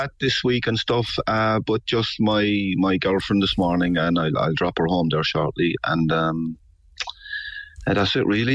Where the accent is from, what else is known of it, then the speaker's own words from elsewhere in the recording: Aghabullogue, Munster, Ireland; born there; now in Blarney, Ireland; No, I was born in Ahabulag. I'll be leaving Blarney. I'm living in Blarney.